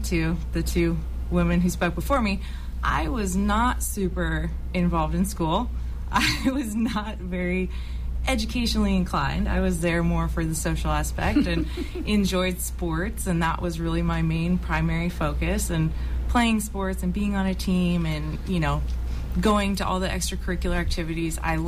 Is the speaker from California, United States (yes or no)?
yes; Chico, California, United States; I've been with Chico Fire Department for 5 years, and it's been amazing to work here in my hometown for the city department.